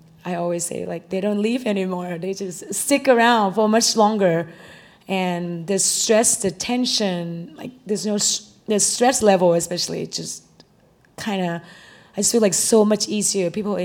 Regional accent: Thailand; because I'm from Thailand, so we don't do tipping as much in Thailand either.

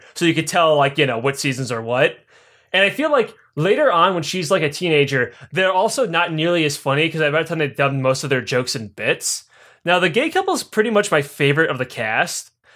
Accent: Illinois, United States; moved away; because I'm from Illinois, and I go to Chicago a lot. Well, I'm not in Illinois anymore

